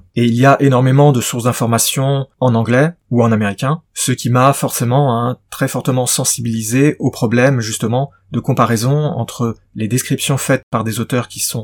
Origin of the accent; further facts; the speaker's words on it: France; puisque je suis français et que j'habite en France